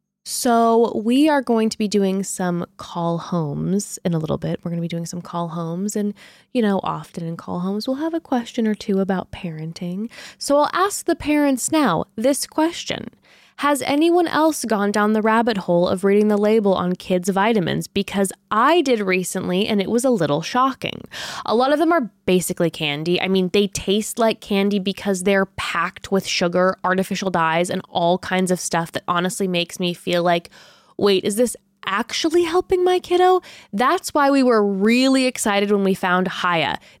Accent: California, United States; Growing up in Orange County, kind of the area we were in, the fixation was so obsessed with what you look like.

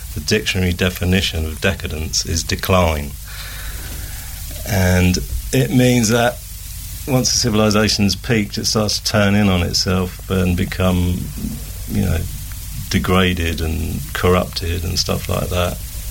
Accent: South East England, United Kingdom; I was born on the Isle of Wight. So my roots, my parents are both from the mainland, as they say. So I'm born and raised, I'm an islander

